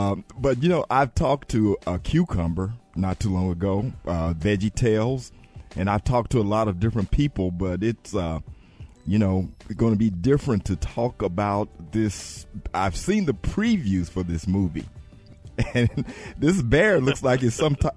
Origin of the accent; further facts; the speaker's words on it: Dallas, Texas, United States; That's my hometown, Dallas, Texas.